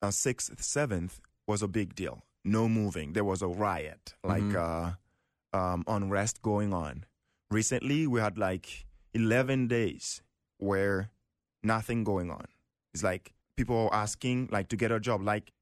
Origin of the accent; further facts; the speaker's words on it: Haiti; now in United States; I'm from Haiti.